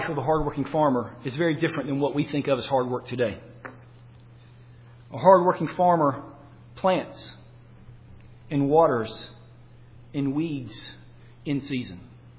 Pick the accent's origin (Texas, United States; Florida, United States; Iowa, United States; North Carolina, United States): North Carolina, United States; I grew up in North Carolina. Most of you know that from my accent. And I grew up with fields all around me.